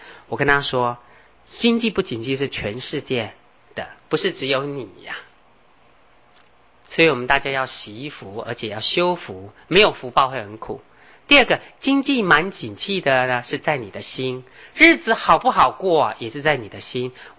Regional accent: Taiwan; 可是我发现哦，我们台湾人不太喜欢，觉得穿人家的旧衣服好丢脸。

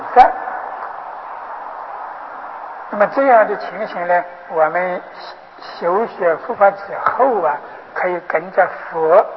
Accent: China; 这个井字呢，是我国所称，我们中国人呀称它为这井底

